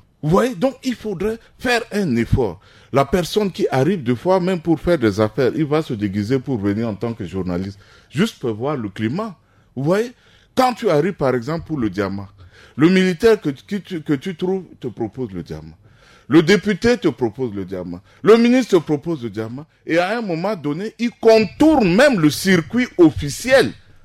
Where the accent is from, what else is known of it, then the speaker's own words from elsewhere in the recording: Central African Republic; Et quand tu fais des affaires en tant que centrafricain, c'est difficile.